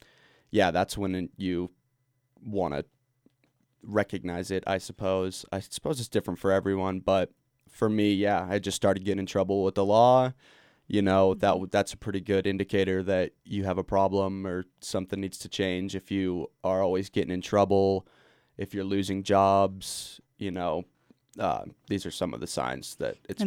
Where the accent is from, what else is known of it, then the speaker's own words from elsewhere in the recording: Glenwood Springs, Colorado, United States; Yeah, I was born and raised in Glenwood Springs. Went to school at Yampa Mountain High School, graduated in 2012.